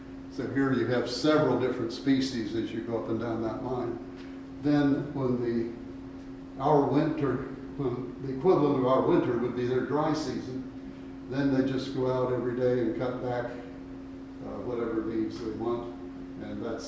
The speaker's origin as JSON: {"language": "English", "region": "Ohio", "country": "United States", "tie": "born or raised there", "said": "Where I grew up in Ohio, farmers put up hay in the summer"}